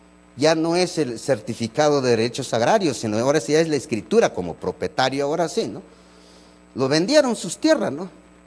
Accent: Mexico; Los que somos mexicanos

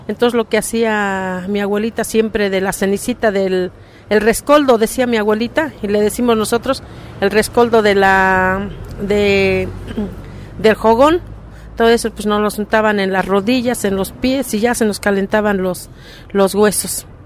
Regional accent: Hidalgo, Mexico; yo vengo del estado de Hidalgo. Pues nosotros allá, cuando era chiquita

